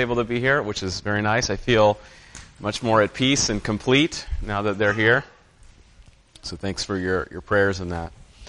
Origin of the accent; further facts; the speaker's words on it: California, United States; I grew up in Southern California, one of the activities we were supposed to do as Cub Scouts was demonstrate that we knew how to catch fish.